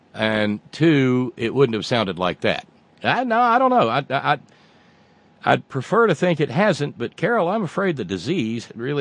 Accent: Canada; born there; guy of South Asian descent. I was born in Canada.

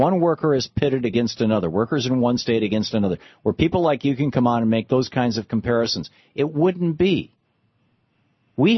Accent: Michigan, United States; I grew up in Michigan. I'm very familiar with this.

